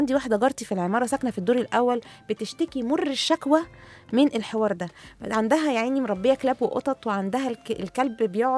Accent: Egypt; الشوارع دي مختلفة عندنا في مصر عن الدول العربية

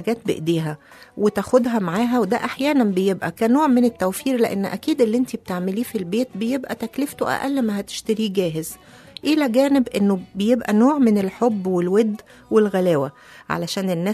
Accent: Cairo, Cairo Governorate, Egypt; حتى كنت مستغربة قوي دي لأن ما كانتش عندنا في القاهرة

